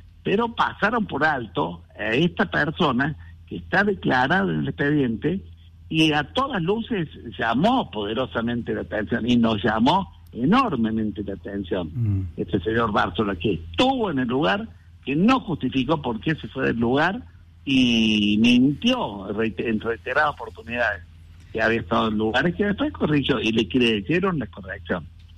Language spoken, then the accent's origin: Spanish; Córdoba, Argentina; Yo vivía en Río Cuarto, o sea, soy de Córdoba, pero me instalaba en Río Cuarto todas las semanas